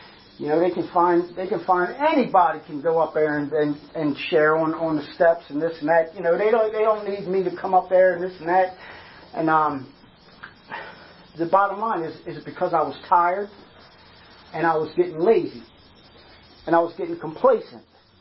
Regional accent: Baltimore, Maryland, United States; I'm from West Baltimore, you know, and there ain't a whole lot of trees and cabins and shit like that.

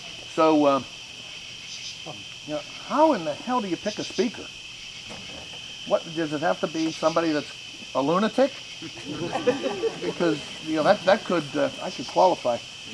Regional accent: Upper St. Clair, Pennsylvania, United States; Look, I'm from Upper St. Clair, and this is where polyester has never been to Upper St. Clair.

